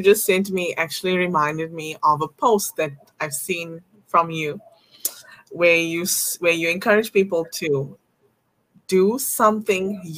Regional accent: South Africa; now in Canada; I remember when I moved to Canada and I came here from South Africa, and my husband took me grocery shopping

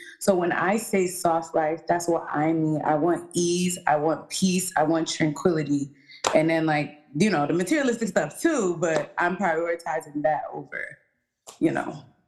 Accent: Nigeria; But I mean, soft life as a Nigerian woman, how that goes beyond materialistic things.

